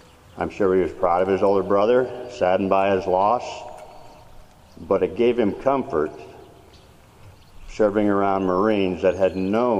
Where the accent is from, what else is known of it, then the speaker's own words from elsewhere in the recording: McCook, Nebraska, United States; As a young man growing up in McCook, McCook may not have always wanted to claim that I was from McCook.